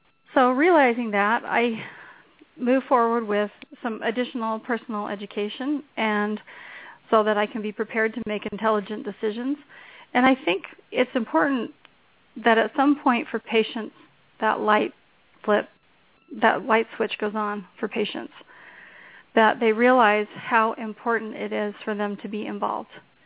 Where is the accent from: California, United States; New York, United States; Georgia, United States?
California, United States; I grew up in the Bay Area. I'm a Silicon Valley girl, and so that's a lot of my background.